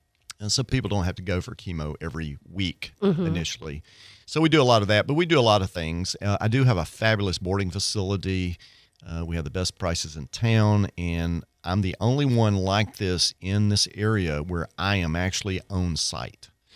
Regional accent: Mississippi, United States; I'm from Northeast Mississippi, around

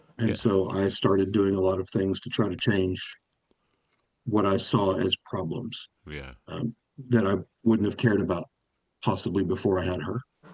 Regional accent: Texas, United States; I was born in Texas, in West Texas, and then I moved to Central Texas as a child, and then I went back to West Texas for college. And then after that, I moved back to Central Texas and lived in Austin area for 20 years

